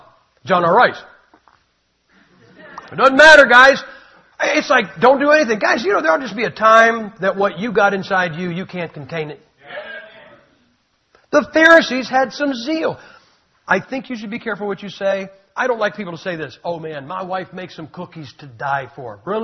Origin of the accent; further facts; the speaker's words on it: Massillon, Ohio, United States; I am from Massillon, Ohio. Massillon, Ohio is where pro football got its start. The very first pro football team in history was my hometown, Massillon Tigers.